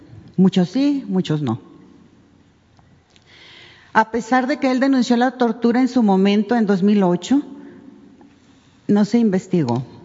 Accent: Sinaloa, Mexico; soy periodista independiente de Sinaloa.

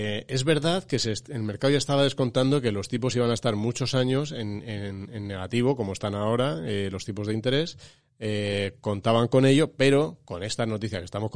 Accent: Spain; como los españoles tenemos tanto dinero en inmueble, en ladrillo, en vivienda

